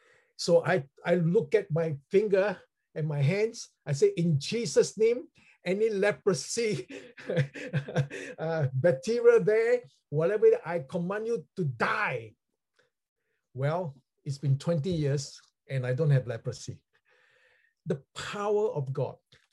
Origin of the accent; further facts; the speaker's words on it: Singapore; I was still learning the language during that time, because I'm a Singaporean, not like Malaysian.